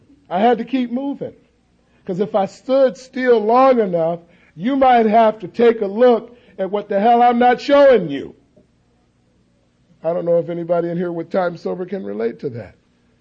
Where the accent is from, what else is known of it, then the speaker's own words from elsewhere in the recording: Watts, California, United States; also born or lived in San Fernando Valley; But I am really from Watts. I grew up in Watts. I lived in Watts for 14 and a half years.